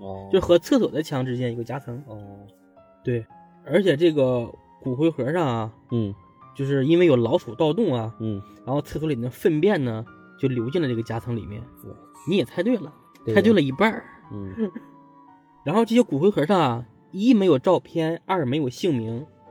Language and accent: Chinese; Tianjin, China; 蓟县离我家就很近了，离我老家就很近了，